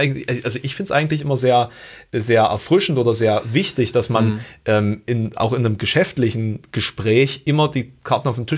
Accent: eastern Germany, Germany; ich komme ja auch aus dem Osten, ne? Das möchte ich ja nochmal erwähnen, auch wenn ich kein DDR-Kind bin, aber diese Art und Weise des Aufwachsens ist natürlich trotzdem durch die Ostsozialisierung geprägt.

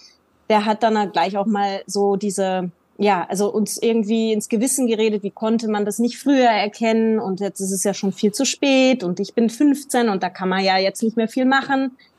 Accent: Essen, North Rhine-Westphalia, Germany; moved away as an adult; now in Vienna, Austria; Ich lebe in Wien tatsächlich. Ich komme ursprünglich aus Essen. Und dann übers Studium hat mich der Weg nach Wien verschlagen.

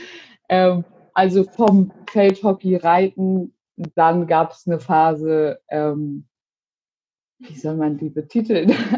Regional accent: Hamburg, Germany; Ich bin jetzt 27, komme aus Hamburg.

